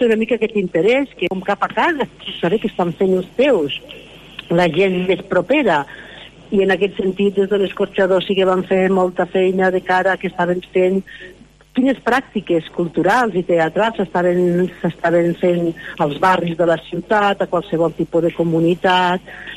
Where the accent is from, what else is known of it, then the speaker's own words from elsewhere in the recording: Senet, Catalonia, Spain; Vaig néixer l'any 59, a l'últim poble de l'Alta Ribagorça, tocant a la Vall d'Aran, i de molt petiteta vaig viure allí.